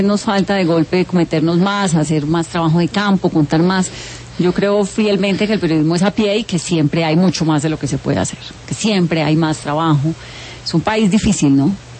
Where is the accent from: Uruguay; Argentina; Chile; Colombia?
Colombia; Pacific region; Acabo de ir al Chocó. Soy del Pacífico.